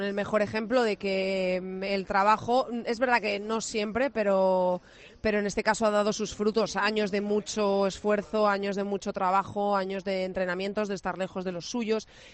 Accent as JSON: {"language": "Spanish", "town": "Zamora", "region": "Castile and León", "country": "Spain", "said": "allí en mi ciudad, yo soy zamorana"}